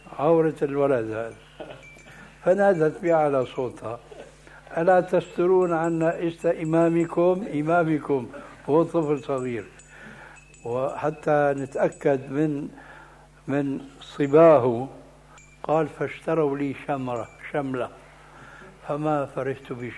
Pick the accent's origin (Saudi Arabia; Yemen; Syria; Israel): Syria; النعل الصرارة موجودة، كانت إلى عهد قريب عندنا في سوريا للرجال.